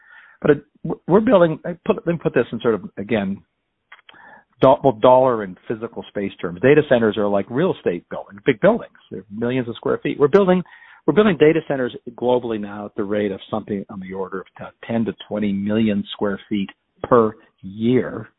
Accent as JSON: {"language": "English", "country": "Canada", "lives_now": "United States", "said": "I'm Canadian. I immigrated to America"}